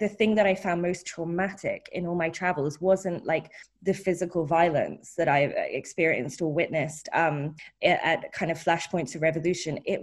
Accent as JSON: {"language": "English", "region": "London", "country": "United Kingdom", "tie": "born or raised there", "also_born_or_lived": "Australia", "said": "So I was born in Australia. We left when I was five. And we moved to London in 1990, and … for a year because of my accent. And I just lost the accent."}